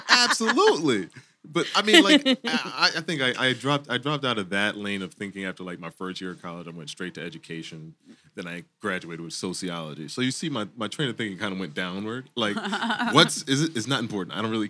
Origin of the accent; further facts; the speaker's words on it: Pennsylvania, United States; From the Poconos.